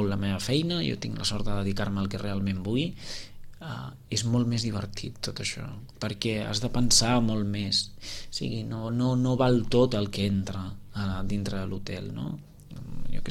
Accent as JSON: {"language": "Catalan", "town": "Girona", "region": "Catalonia", "country": "Spain", "said": "Jo soc gironí, tota la meva família són de Girona"}